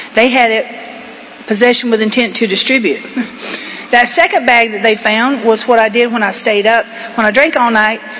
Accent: Georgia, United States; now in Port Charlotte, United States; Now, y'all can tell by my voice, my accent, that I didn't come from there. I come from here, from Georgia.

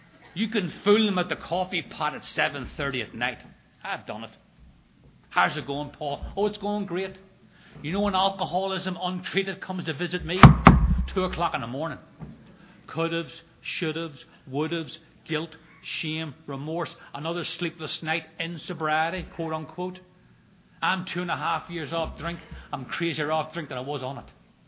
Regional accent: Northern Ireland, United Kingdom; I grew up in Northern Ireland

